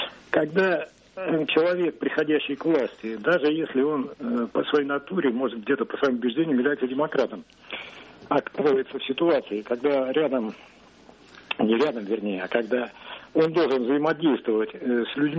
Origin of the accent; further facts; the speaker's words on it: Leningrad Oblast, Russia; Я из Ленинградской области.